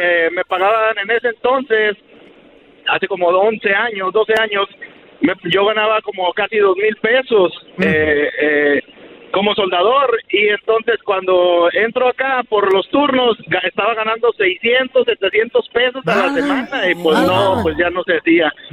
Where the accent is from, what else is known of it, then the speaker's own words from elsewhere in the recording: Monclova, Coahuila, Mexico; soy de Monclova, Coahuila.